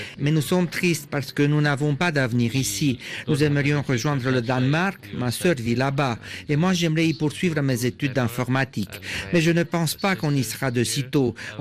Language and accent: French; Pakistan; born there; French is a second language; ans à Dubaï, j'y ai appris l'arabe. En Iran, en 3 mois, j'ai appris le kurde, puis le turc en Turquie. Et comme je suis né au Pakistan, j'ai appris l'ourdou et l'hindi. Je parlais déjà le dari, le pashto et le farsi. Enfin, je parle aussi l'anglais